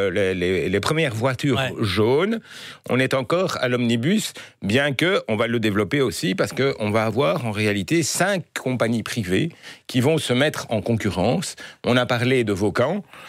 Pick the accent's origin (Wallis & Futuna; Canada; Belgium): Belgium; Brussels; Et bon, ouais, on est bruxellois, hein, et donc on se méfie de toutes les nouveautés.